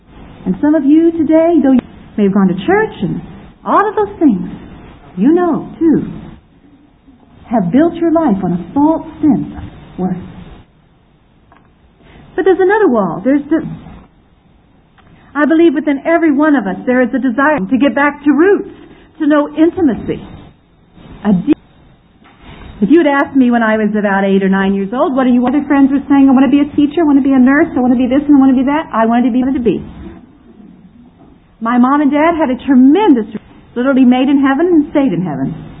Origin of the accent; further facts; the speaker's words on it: United States; it didn't help that he was from England and I was from the States